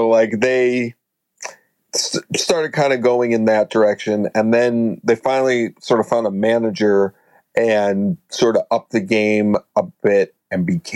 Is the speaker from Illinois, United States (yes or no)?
yes; Illinois, United States; Hey, you know, I'm from Northwest Burbs myself.